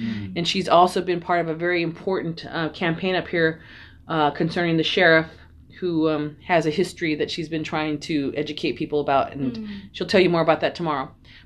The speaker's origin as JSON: {"language": "English", "town": "South Gate", "region": "California", "country": "United States", "tie": "born or raised there", "said": "born and raised in Southgate, living the dream."}